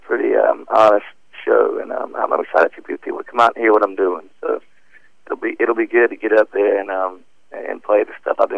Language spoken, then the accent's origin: English; Tipton, Georgia, United States; also born or lived in Hawaii; now in Nashville, United States; little town called Tipton, Georgia, in South Georgia. And I've kind of bounced all over the country, and I moved to Nashville from Hawaii about 8.5 years ago.